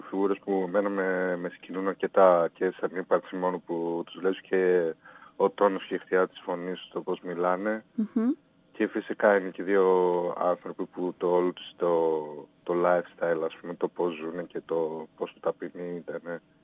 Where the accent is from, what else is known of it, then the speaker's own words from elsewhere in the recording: Kilkis, Central Macedonia, Greece; με έναν καθηγητή από εκεί που είμαι, δηλαδή από την Κιλκής